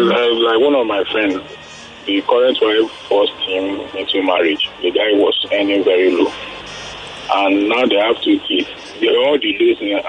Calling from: Lekki, Lagos, Nigeria; calling from Lekki.

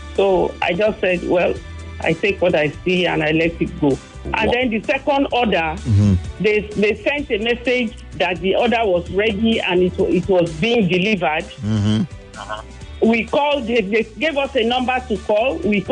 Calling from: Aja, Lagos, Nigeria; I'm calling from Aja.

